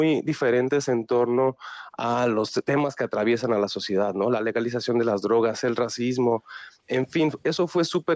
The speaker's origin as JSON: {"language": "Spanish", "country": "Mexico", "said": "para los reporteros que venimos de México"}